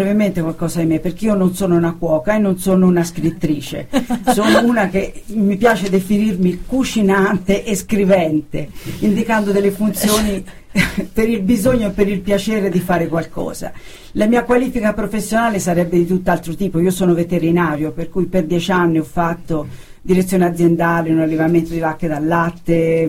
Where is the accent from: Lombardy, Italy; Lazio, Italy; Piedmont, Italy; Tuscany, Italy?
Tuscany, Italy; Io sono della provincia di Siena